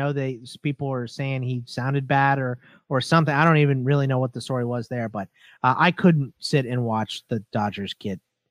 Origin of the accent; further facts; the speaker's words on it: Houston, Texas, United States; now in Arizona, United States; originally I'm from Houston. I'm a Rockets fan. I moved out here and I picked up the Diamondbacks because I moved here about a month before they announced that Arizona was getting a franchise.